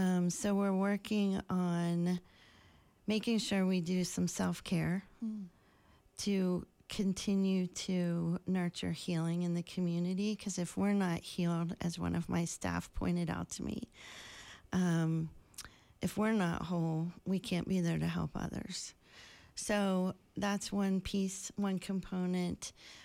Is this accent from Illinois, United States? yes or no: no; Pennsylvania, United States; I came from Pennsylvania, and we did not have anything like this there.